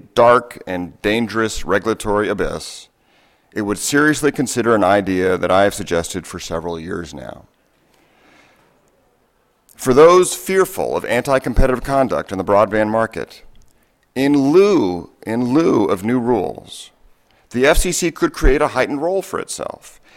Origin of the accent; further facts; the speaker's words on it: Virginia, United States; Any other Jerseyites? I'm a Virginian, but, you know, very good.